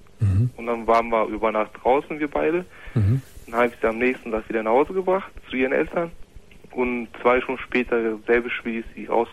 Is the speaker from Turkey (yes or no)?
yes; Turkey; ich bin Türke